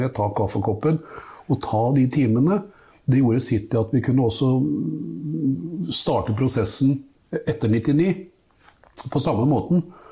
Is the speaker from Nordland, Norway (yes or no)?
no; Nesodden, Akershus, Norway; en viss tilknytning til miljøet utifra der jeg vokste opp, altså på Nesodden.